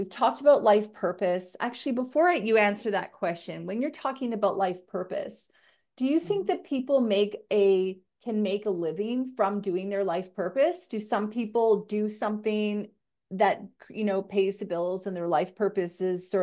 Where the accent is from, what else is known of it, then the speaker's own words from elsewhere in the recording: Canada; now in Australia; Well, I'm Canadian, but I have lived here for 10 years.